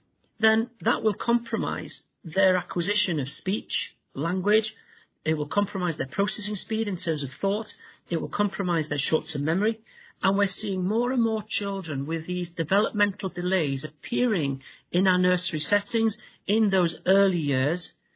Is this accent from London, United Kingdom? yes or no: no; Wales, United Kingdom; I'm from North Wales, and I worked as what we called a challenge advisor in North Wales